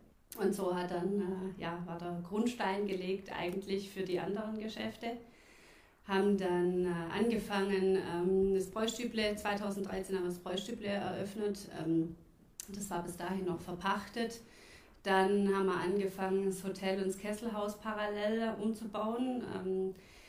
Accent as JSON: {"language": "German", "town": "Mössingen", "region": "Baden-Württemberg", "country": "Germany", "said": "aus Mössing, aus Belsen, aber das kennen die wenigsten."}